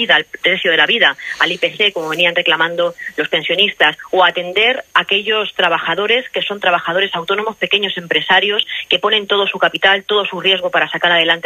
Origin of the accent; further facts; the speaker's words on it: Spain; a todos los castellano-manchegos y castellano-manchegas, en tanto que somos españoles y españolas, ¿no?